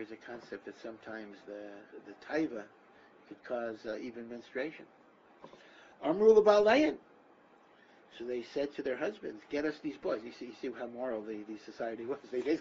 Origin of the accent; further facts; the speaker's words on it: Connecticut, United States; I grew up in Connecticut.